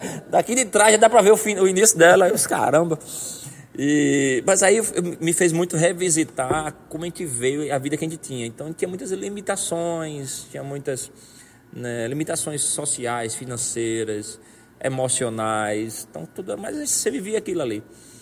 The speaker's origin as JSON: {"language": "Portuguese", "town": "Lagoa de Vaca", "region": "Pernambuco", "country": "Brazil", "said": "eu sou do interior de Pernambuco, né? De Lagoa de Vaca."}